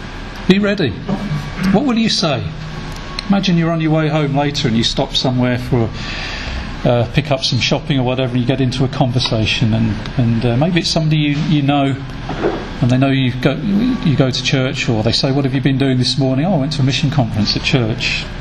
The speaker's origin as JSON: {"language": "English", "country": "United Kingdom", "said": "one thing we had that a lot of European churches didn't have was money that we could help them with and provide resources for them. But one thing that a lot of these churches in Europe had that I thought us in Britain needed to learn from"}